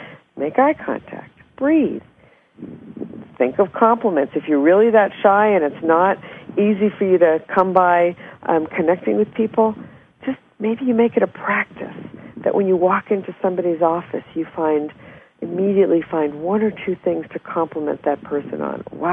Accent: Massachusetts, United States; Well, I'm from Massachusetts. I don't know the Kennedys, but I certainly know a lot about them.

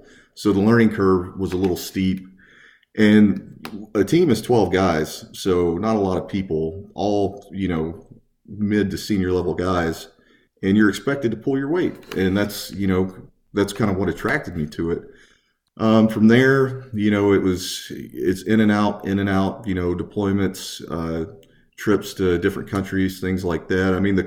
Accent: Georgia, United States; I'm from South Georgia. I had no concept of what the Twin Towers were

